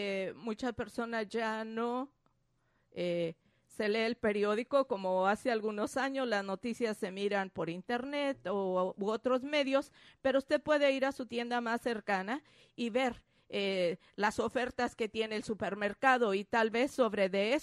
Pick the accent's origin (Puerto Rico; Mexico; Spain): Mexico; voy a hablar de México, que es mi país de origen